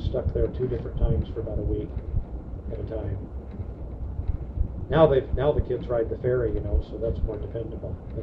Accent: Cordova, Alaska, United States; You know, and when you're born and raised in Cordova, those are really eye-opening experiences.

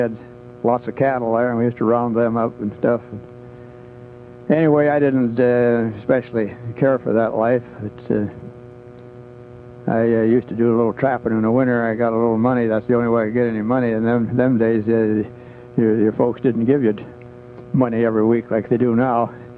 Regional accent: Montana, United States; also born or lived in Tacoma, Washington; No. My folks moved to Montana when I was a year old.

